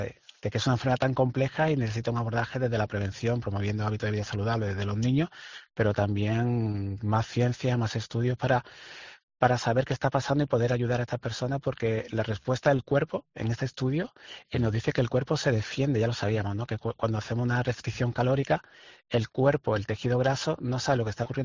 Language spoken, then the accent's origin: Spanish; Andalusia, Spain; Yo vengo de un pueblo de Cádiz